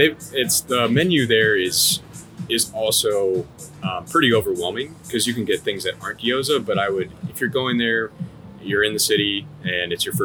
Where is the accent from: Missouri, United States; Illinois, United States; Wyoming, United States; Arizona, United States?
Illinois, United States; Chicago; I'm from Chicago. I've been to a number of places around the world